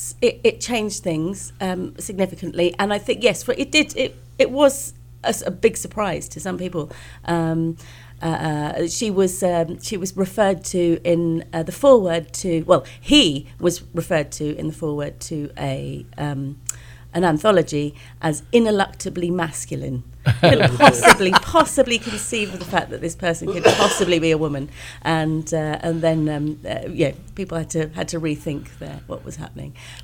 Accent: Tiptree, East of England, United Kingdom; Tiptree is where I grew up in North Essex in the UK.

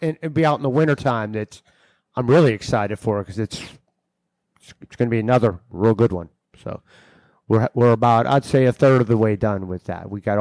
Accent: Pittsburgh, Pennsylvania, United States; not really sneaking into the decade because we knew the door guy and I grew up in South Oakland

